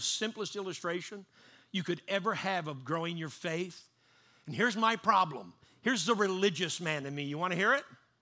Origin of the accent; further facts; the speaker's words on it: Canada; you guys don't have a lot of snow, but I'm Canadian.